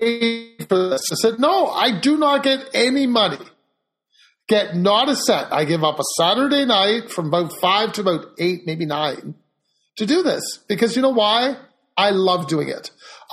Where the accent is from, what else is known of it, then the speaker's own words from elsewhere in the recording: Canada; I'm Canadian.